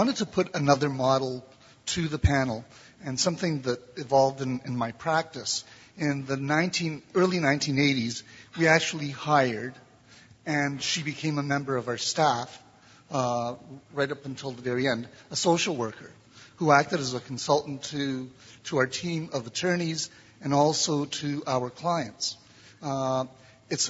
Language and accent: English; Ontario, Canada; I'm a judge from Ontario, Canada.